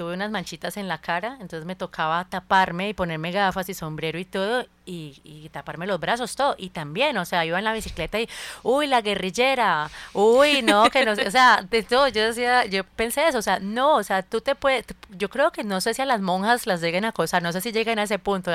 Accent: Cali, Valle del Cauca, Colombia; now in Barranquilla, Colombia; llegué acá, pues a Barranquilla, a la costa, y era que yo me imaginaba, claro, yo soy caleña y vengo de un clima caliente también, pero pasé muchos años pues en otros lugares más fríos.

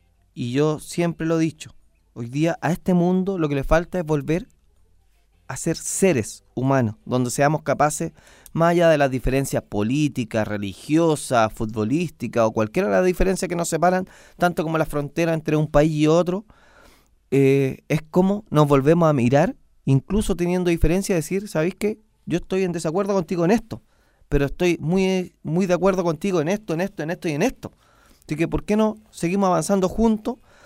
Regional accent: Santiago, Santiago Metropolitan, Chile; Soy de La Legua, de origen, y no lo voy a negar. Y quiero La Legua.

